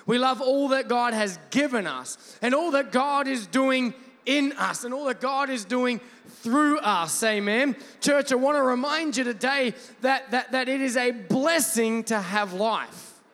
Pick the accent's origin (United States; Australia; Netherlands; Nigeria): Australia; I'm not British, if you're wondering, by the way. I'm Australian. It's like Britain, but way better.